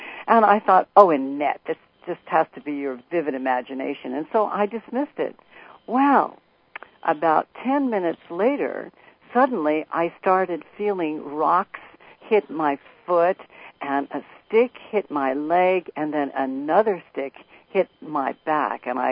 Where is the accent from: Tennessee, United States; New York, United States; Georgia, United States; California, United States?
California, United States; San Francisco; In San Francisco, not Chicago.